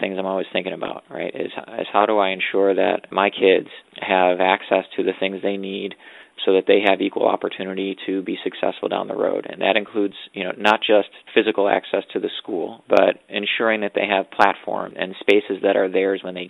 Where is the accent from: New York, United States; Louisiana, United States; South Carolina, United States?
New York, United States; Buffalo; I grew up in the University Heights neighborhood, so I had friends of all sorts of different colors and backgrounds, a lot of it attached to UB South Campus.